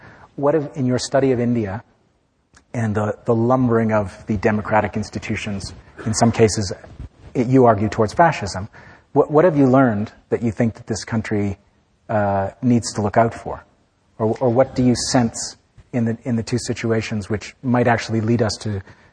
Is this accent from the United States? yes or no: no; Canada; which as a Canadian who was covering the elections at the time, I felt a great kinship.